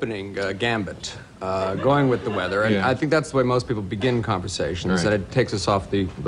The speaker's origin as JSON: {"language": "English", "country": "Canada", "lives_now": "New York, United States", "said": "I'm from Canada originally, and so I'm used to snow."}